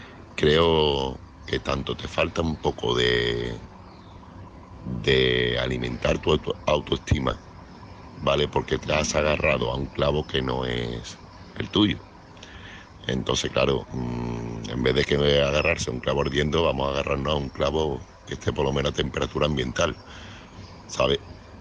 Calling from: Seville, Andalusia, Spain; corresponsal de Sevilla.

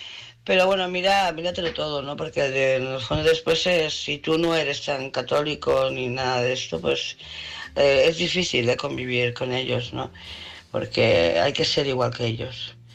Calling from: Barcelona, Catalonia, Spain; de Barcelona.

